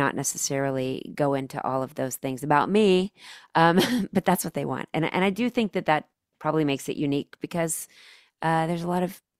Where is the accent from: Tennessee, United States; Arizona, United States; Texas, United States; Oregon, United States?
Texas, United States; Dallas; because I'm from Dallas